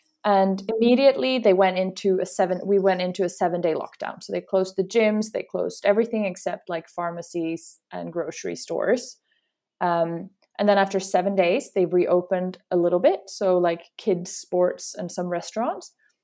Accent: Aurland, Vestland, Norway; now in Bergen, Norway; My hometown is Aurland, which is a 3-hour drive from here. So Aurland is where I grew up. I was born and raised there. It's a small village with less than 2,000 inhabitants. And it's based in like the heart of the fjord region of Norway.

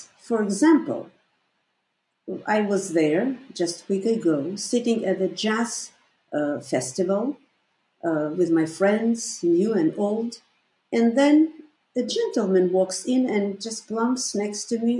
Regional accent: Baku, Azerbaijan; moved away; I just visited Baku 30 years, first time in 30

